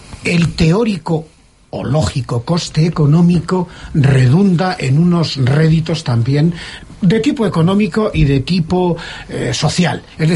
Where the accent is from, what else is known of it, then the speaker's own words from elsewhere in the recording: Castilla-La Mancha, Spain; Castilla-La Mancha somos todos los castellano-mancheros.